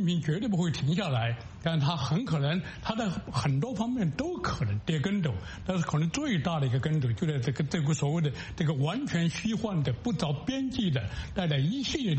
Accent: Chongqing, China; 我是来自重庆的一个人

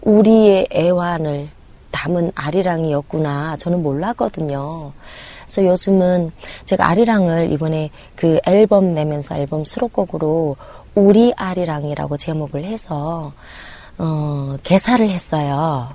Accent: North Korea; now in South Korea; 저는 북한에서 온 사람입니다

